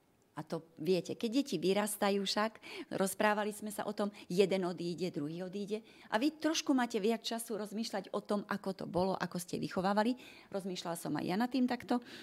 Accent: Banská Bystrica, Banská Bystrica Region, Slovakia; Som predsa len z Bystrice a mohli sme sa minúť

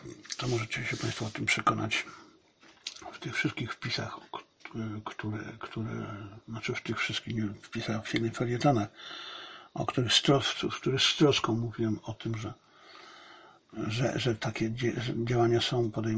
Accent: China; now in Poland; Ponieważ jestem Chińczykiem, dla mnie to wszystko, co się dzieje na ulicach chińskich miast i w chińskich wsiach, jest po prostu dla mnie być może nawet ważniejsze niż to, co jest w Polsce

